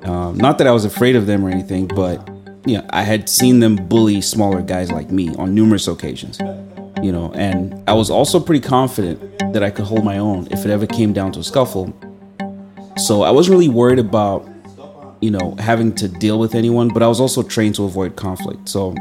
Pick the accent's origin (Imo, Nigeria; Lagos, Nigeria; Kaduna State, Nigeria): Kaduna State, Nigeria; Kaduna; Even though I was coming from a very gentle background, you know, growing up in Kaduna and all, I was a tough kid.